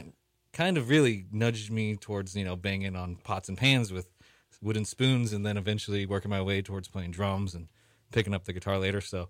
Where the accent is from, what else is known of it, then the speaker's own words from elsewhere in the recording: Winters, California, United States; Growing up, I went to music my whole life. I'm from Winters, which is, like, a very musical community.